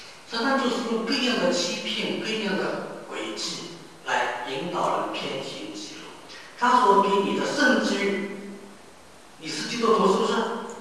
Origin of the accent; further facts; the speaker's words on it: China; 它和我们中国人所理解的运动是大不一样的